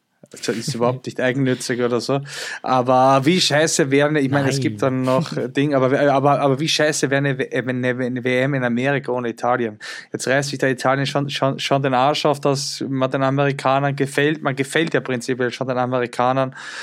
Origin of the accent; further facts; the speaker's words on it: Austria; Ja, bin ich Österreicher und helfe natürlich, wenn Österreich spielt, immer zu Österreich.